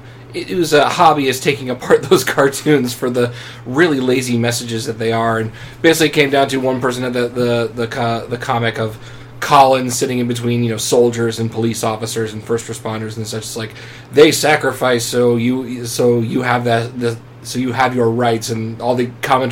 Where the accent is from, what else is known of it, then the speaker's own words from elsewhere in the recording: Pennsylvania, United States; I had to head back to, Pennsylvania because life